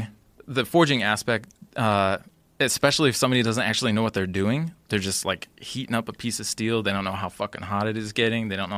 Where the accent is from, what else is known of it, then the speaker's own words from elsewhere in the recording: Olympia, Washington, United States; At the time, I was working in a restaurant, actually in my hometown of Olympia.